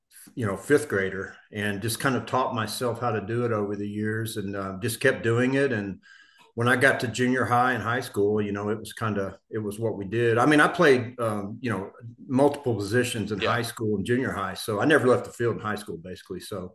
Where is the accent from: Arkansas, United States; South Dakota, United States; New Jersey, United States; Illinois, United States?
Arkansas, United States; Little Rock; So growing up in Little Rock, you know, it's Arkansas.